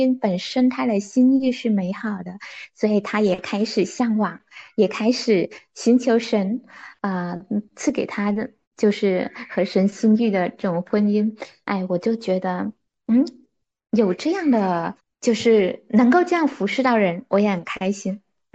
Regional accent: China; 就我们中国人的一个特质之一，也比较含蓄

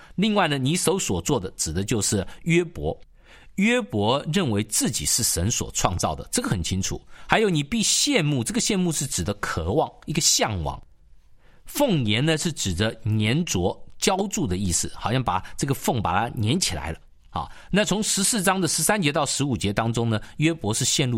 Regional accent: China; 也就像我们中国人常常在古代的这个片子里面看到说犯罪人要带着这个枷锁啊

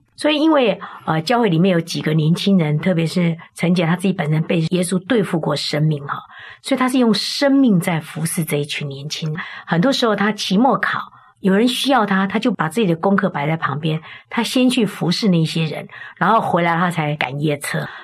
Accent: China; 我们中国人啊，赶鸭子都是在后面赶

